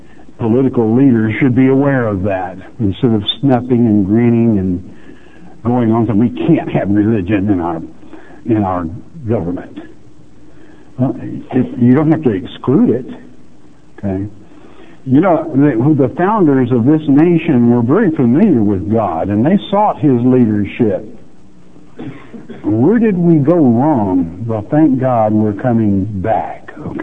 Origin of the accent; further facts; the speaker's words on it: Oklahoma, United States; I was born and raised down here in Tornado Alley in Oklahoma